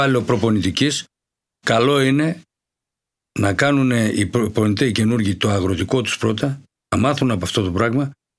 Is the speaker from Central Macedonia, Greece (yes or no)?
yes; Thessaloniki, Central Macedonia, Greece; Αναληψιώτης, αργιανίδικη γειτονιά. Εκεί μεγαλώσαμε.